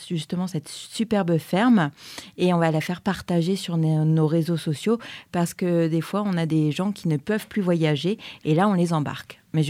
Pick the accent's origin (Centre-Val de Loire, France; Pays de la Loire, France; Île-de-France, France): Pays de la Loire, France; La Faute-sur-Mer; parce que nous, on est de Vendée à La Faute-sur-Mer et on a subi la tempête Xynthia.